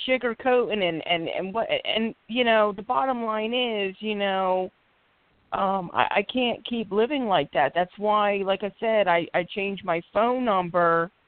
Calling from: Philadelphia, Pennsylvania, United States; I'm calling from Philadelphia, PA.

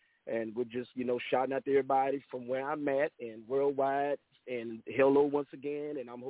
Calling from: Angleton, Texas, United States; I'm calling here from the Third Coast, here in Angleton, Texas. We're on the Third Coast, about 45 minutes south of Houston.

